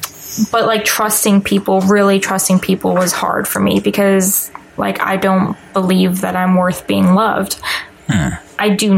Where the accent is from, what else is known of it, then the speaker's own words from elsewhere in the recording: California, United States; I mean, I grew up in California. That's where the majority of, like, my life was spent